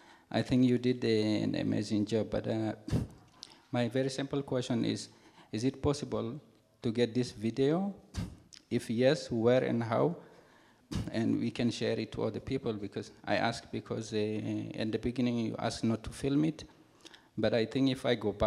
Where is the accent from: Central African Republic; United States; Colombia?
Central African Republic; now in Israel; I'm from the Central African Republic, and I'm a refugee in Israel.